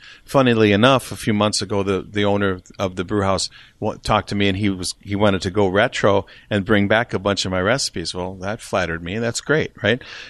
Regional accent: California, United States; now in Minnesota, United States; I came from California where there's amazing stuff being done, and I still talk with these people and work with these people.

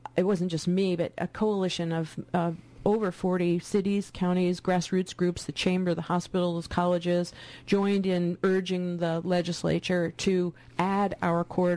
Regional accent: East Coast, United States; I'm from the East Coast, where everyone, you know, it's just everybody can get around so easily.

